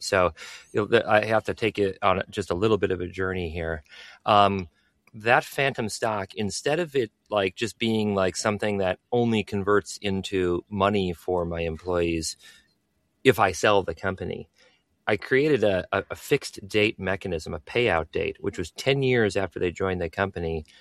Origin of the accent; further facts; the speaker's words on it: Minnesota, United States; I've got a good boy complex. I'm from Minnesota. I want the world to see me as a good boy.